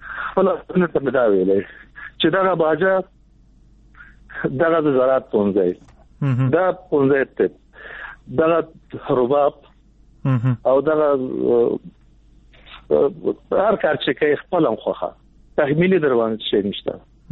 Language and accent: Pashto; Nangarhar, Afghanistan; زه د ننګرهار یم